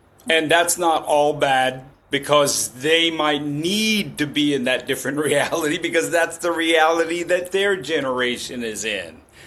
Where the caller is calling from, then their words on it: Bangkok, Thailand; also born or lived in Texas; I'm dialing in from Bangkok, Thailand. Bangkok, Thailand.